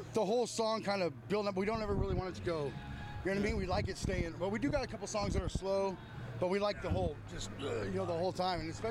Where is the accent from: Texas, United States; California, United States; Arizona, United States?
California, United States; Sacramento; Sacramento, California.